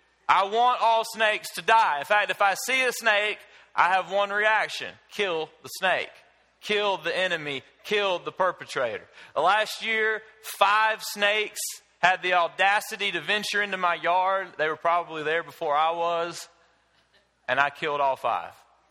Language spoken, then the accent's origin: English; Alabama, United States; But I come from South Alabama. I come from the land of water moccasins, which the scientific term for that snake would be a cottonmouth, and rattlesnakes. I grew up encountering water moccasins and rattlesnakes.